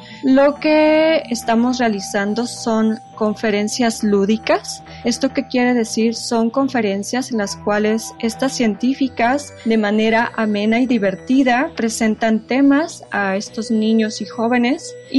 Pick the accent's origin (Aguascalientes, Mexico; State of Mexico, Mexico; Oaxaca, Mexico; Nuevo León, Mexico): Oaxaca, Mexico; Yo soy de Oaxaca, entonces esto me enorgullece mucho